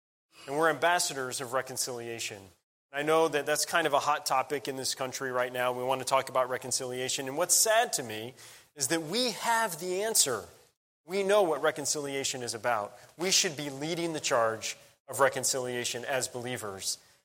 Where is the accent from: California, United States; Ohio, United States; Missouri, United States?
Ohio, United States; Cleveland; We're from Cleveland. Go Tribe.